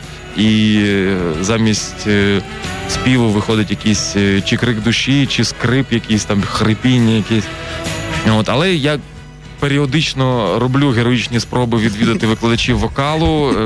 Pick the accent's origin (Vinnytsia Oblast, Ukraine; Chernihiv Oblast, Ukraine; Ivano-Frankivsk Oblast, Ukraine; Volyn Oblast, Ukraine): Volyn Oblast, Ukraine; Lutsk; пограти на якихось там андеграундних концертах в моєму рідному Луцьку